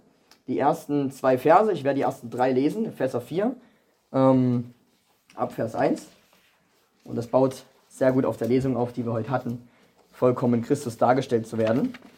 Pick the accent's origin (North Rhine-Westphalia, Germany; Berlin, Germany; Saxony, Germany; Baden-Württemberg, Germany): Saxony, Germany; Dresden; für die, die mich noch nicht kennen. Ich komme aus Dresden